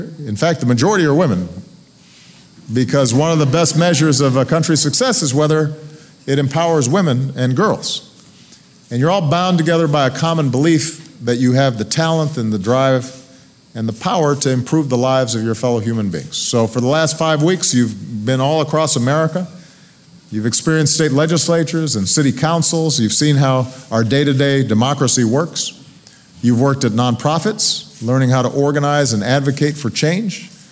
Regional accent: Hawaii, United States; also born or lived in Chicago; Some of you were very lucky and had a chance to go to my home state of Hawaii. I heard that some of you tried to hula dance. Some of you went to my hometown of Chicago

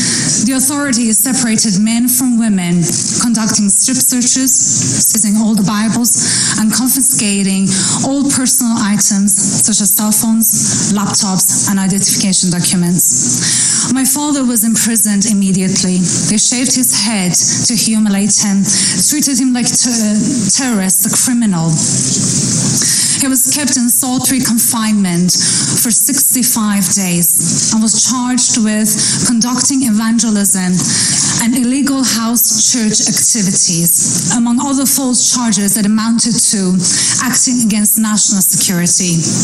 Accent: Iran; I'm an Assyrian from Iran.

